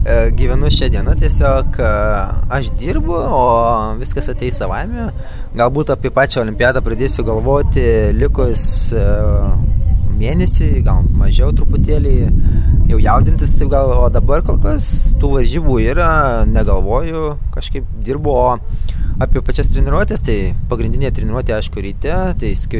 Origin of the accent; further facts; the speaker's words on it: Kaunas, Kaunas County, Lithuania; esu kaunietis